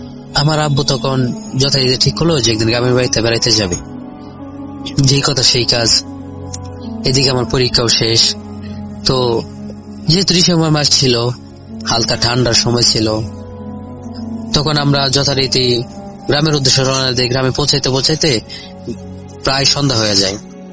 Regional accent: Hossainpur, Dhaka Division, Bangladesh; also born or lived in Gazipur; আমার গ্রামের বাড়ি কিশোরগঞ্জ জেলার হোসেনপুর থানা লাখটিয়া গ্রামে।

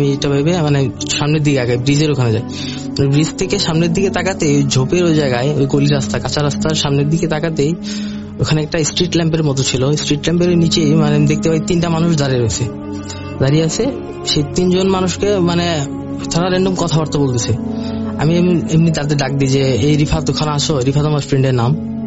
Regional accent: Tangail, Dhaka Division, Bangladesh; তখন আমি ঈদের ছুটিতে ছুটি কাটানোর জন্য আমার গ্রামের বাড়ি টাঙ্গালি গিয়েছিলাম।

